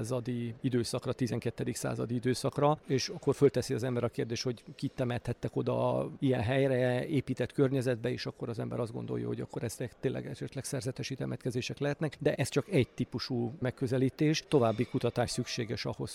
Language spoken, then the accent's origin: Hungarian; Sopron, Győr-Moson-Sopron, Hungary; az én szülővárosomra, Sopronra gondolok